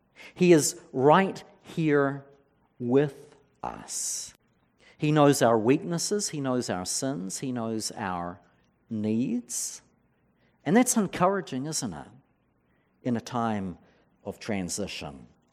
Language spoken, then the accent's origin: English; New Zealand; I'm from New Zealand.